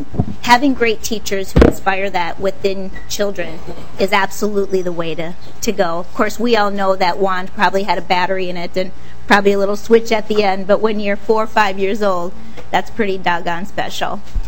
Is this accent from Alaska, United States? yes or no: no; Minneapolis, Minnesota, United States; I'm born and raised in Minneapolis. I grew up in the southeast side of Minneapolis and was a Head Start baby.